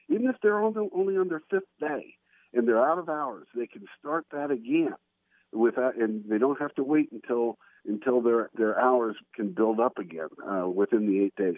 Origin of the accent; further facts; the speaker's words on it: Kansas City, United States; now in Maine, United States; In fact, even though I'm from Kansas City, I'm actually in Maine